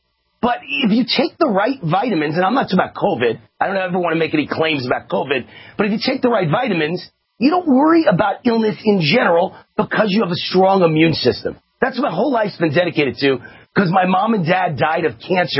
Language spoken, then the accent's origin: English; New York, United States; I was born and raised in New York, Westchester County.